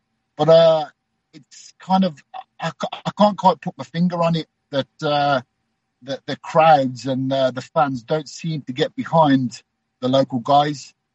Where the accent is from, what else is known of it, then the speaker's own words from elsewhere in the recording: Birmingham, West Midlands, United Kingdom; I live in Birmingham. You know, Birmingham's my hometown. When the UFC come here, I can be back.